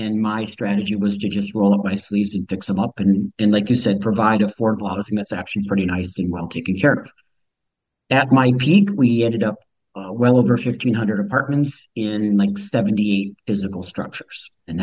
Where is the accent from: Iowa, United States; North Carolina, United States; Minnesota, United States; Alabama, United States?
Minnesota, United States; Hastings; So I grew up in Minnesota. Hastings, went to St. Cloud State in college